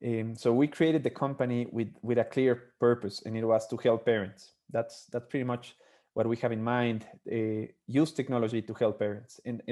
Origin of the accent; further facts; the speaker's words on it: Ecuador; moved away; also born or lived in Australia; I'm originally from Ecuador in South America.